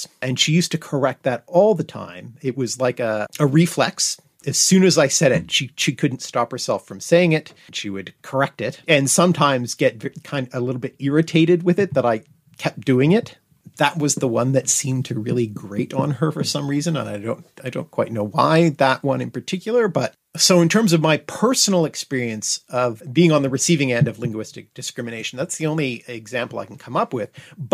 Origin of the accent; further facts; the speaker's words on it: Canada; accent: Canadian; people who have made note of my Canadian accent. And so I have had a number of people say, "Oh, you sound so Canadian. That's so cute."